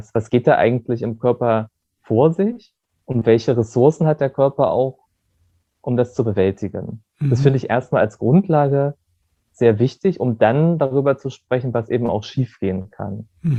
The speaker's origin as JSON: {"language": "German", "town": "Wernigerode", "region": "Saxony-Anhalt", "country": "Germany", "said": "also in der Stadt, also Wernigerode, wo ich herkomme"}